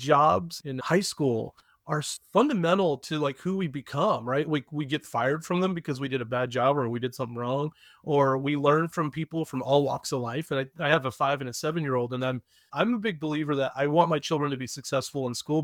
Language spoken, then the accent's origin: English; Houston, Texas, United States; born there; also born or lived in Atlanta, Georgia; So I was born in Houston, come from a big family, two brothers, a sister, and three stepbrothers. And we moved to Atlanta and I went to college.